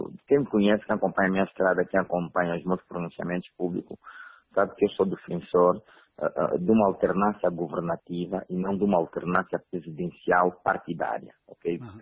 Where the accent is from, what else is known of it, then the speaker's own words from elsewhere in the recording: Angola; Tudo bem, enquanto angolanos, é o partido no poder há mais de 40 anos